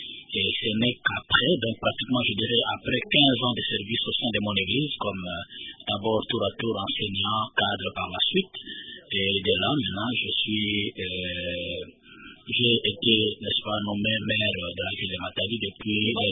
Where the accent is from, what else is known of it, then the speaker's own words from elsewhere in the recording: Kinshasa, DR Congo; J'ai grandi à Kinshasa, j'ai étudié à Kinshasa et... J'ai aussi travaillé à Kinshasa avant que je puisse venir dans la province du Bas-Congo, précisément dans la ville de Matadine.